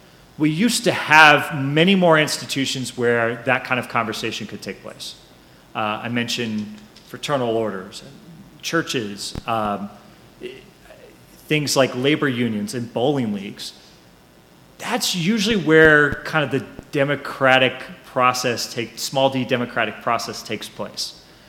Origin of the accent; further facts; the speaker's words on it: Indianapolis, Indiana, United States; both my parents are from Reading, Pennsylvania, but my father's job took him to Indianapolis, and so I grew up in Indianapolis.